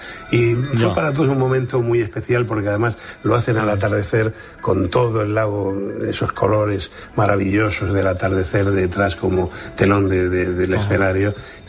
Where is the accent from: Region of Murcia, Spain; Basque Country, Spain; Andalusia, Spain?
Region of Murcia, Spain; este verano recomiendo visitar mi tierra, la región de Murcia